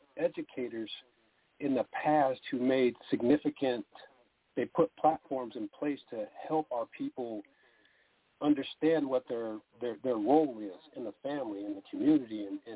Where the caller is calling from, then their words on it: Tucson, Arizona, United States; I'm calling from Tucson, Arizona.